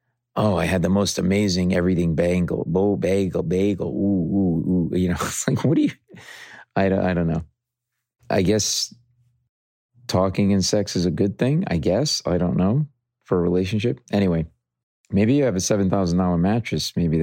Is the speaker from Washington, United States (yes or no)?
no; Westerly, Rhode Island, United States; We're going to United Theater in Westerly, Rhode Island, my hometown.